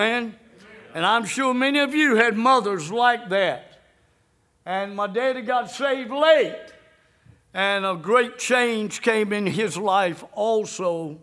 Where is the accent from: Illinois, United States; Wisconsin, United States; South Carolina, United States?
Illinois, United States; Chicago; born there; But I was born in Chicago, Illinois.